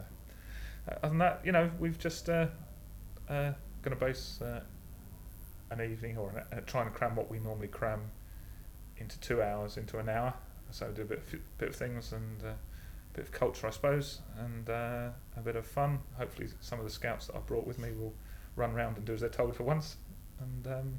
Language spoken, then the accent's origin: English; South East England, United Kingdom; I'm 48, and I come from Tindrick in Buckinghamshire.